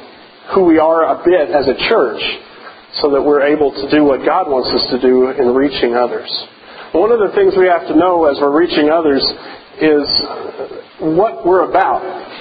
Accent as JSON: {"language": "English", "region": "the South", "country": "United States", "tie": "born or raised there", "said": "You know, I grew up in the South, so I'm still one of those folks that can enjoy snow"}